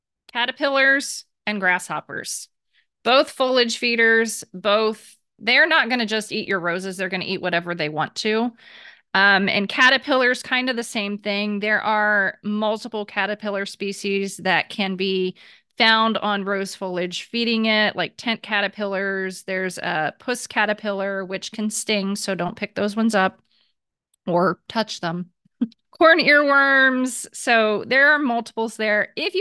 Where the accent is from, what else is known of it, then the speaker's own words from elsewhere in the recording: Ohio, United States; I grew up in Ohio, and we have Japanese beetles there.